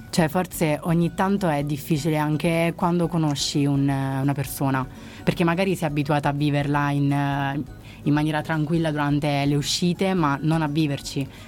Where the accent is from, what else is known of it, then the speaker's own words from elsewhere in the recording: Abruzzo, Italy; Sono dell'Abruzzo, sono di un paesino in provincia di Chieti